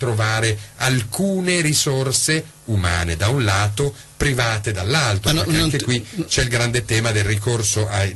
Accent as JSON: {"language": "Italian", "town": "Bologna", "region": "Emilia-Romagna", "country": "Italy", "tie": "born or raised there", "said": "Io sono bolognese da 38 anni, quando sono nato."}